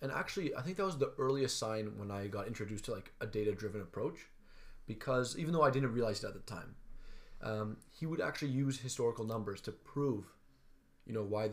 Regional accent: Toronto, Ontario, Canada; Yeah, so, you know, just like you, I'm from Toronto, Canada.

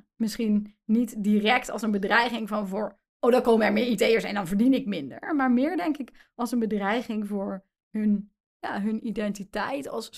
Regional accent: Netherlands; En dat is ook een perspectief wat voor ons, denk ik, als Nederlanders heel moeilijk te begrijpen is.

